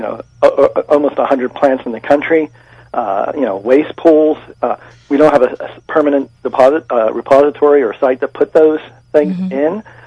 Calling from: Waldorf, Maryland, United States; from Waldorf, Maryland.

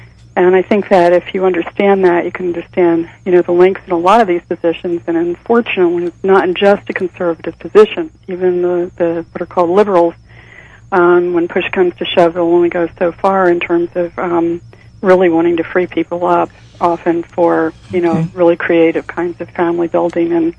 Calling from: Washington, District of Columbia, United States; I'm calling from Northwest D.C.

